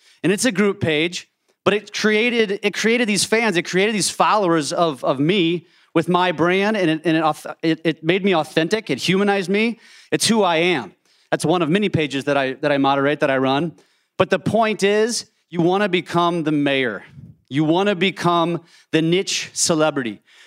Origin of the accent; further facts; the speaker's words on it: St. Louis, Missouri, United States; Most of you don't know who I am. I'm from the St. Louis market.